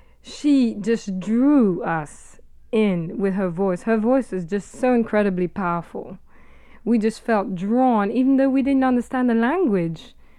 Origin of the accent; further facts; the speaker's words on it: Kenya; because I grew up in East Africa, in Kenya, and I could immediately feel the same vibration